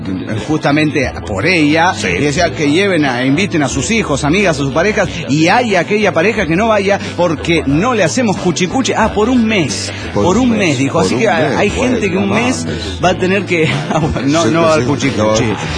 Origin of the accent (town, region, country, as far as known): Mexico